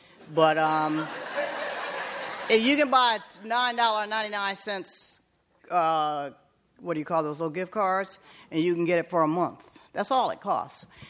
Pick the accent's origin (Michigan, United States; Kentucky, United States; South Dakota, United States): Michigan, United States; Port Huron; moved away as an adult; also born or lived in New York; Transplant. No, I'm from Michigan, but north of Detroit. Small town called Port Huron, but I've lived in California in the Bay Area for 25 years. I lived in New York for 15 years